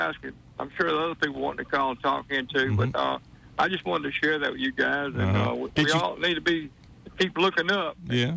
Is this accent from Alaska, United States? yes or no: no; Eclectic, Alabama, United States; Well, no, we're actually from Eclectic.